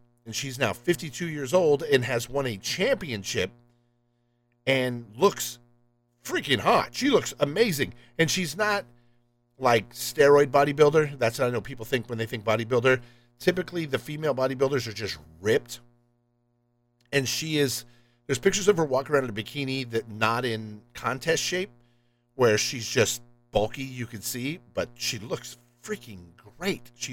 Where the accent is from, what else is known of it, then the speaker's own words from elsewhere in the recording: the South, United States; Not to make fun of my Southern brothers and sisters, being that I am from the South.